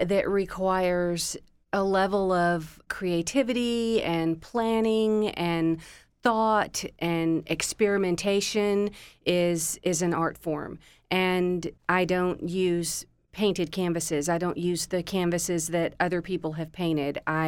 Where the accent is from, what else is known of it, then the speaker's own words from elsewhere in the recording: Rome, Georgia, United States; I grew up in Rome, Georgia. It's a small town.